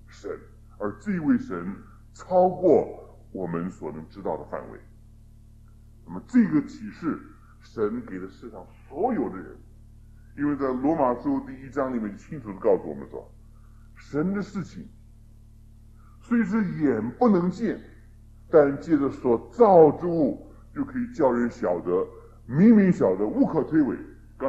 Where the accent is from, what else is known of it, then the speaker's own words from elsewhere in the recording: China; 所以我一想，我们中国人思想就实在是跟我们的文化跟我们的民俗很有关系。